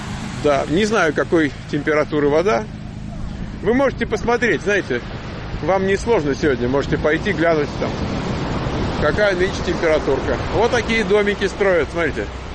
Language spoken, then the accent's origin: Russian; Moscow, Russia; а вот мы были из Москвы.